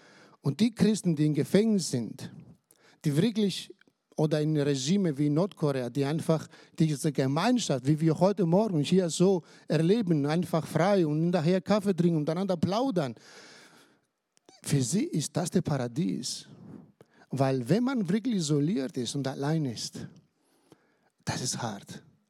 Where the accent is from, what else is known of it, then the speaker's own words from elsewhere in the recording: Greece; ich weiß nicht, wie es in Deutschland ist, ich habe bei uns in Griechenland den Eindruck